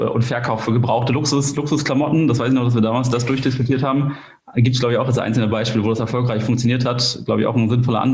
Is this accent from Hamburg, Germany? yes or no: no; Kiel, Schleswig-Holstein, Germany; bin 29 Jahre alt und komme aus Kiel.